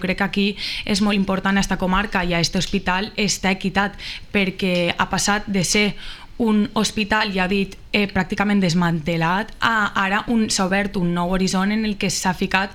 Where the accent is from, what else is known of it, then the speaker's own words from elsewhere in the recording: Càlig, Valencian Community, Spain; Entre ells, Càlig, el meu poble, és un tema que té que anar progressivament.